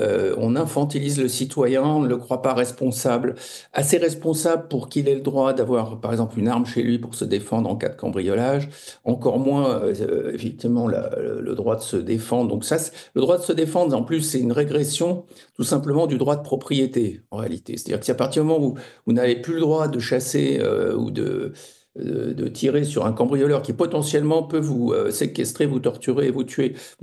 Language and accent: French; Paris, Île-de-France, France; born there; Je suis parisien de naissance, donc j'ai pris les transports en commun de nombreuses fois